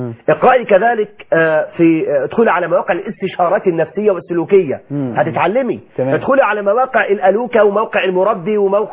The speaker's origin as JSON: {"language": "Arabic", "country": "Egypt", "said": "احنا عندنا في مصر"}